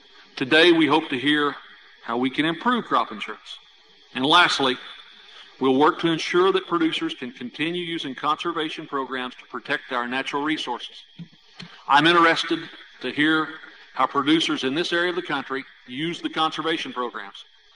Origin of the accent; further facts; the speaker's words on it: Oklahoma, United States; Illinois and my home state of Oklahoma couldn't be more different.